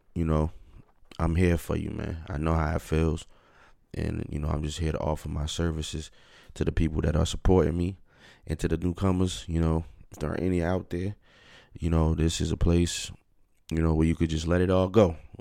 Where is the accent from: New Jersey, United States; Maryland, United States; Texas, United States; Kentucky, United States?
New Jersey, United States; I'm from Jersey, so it could be Jersey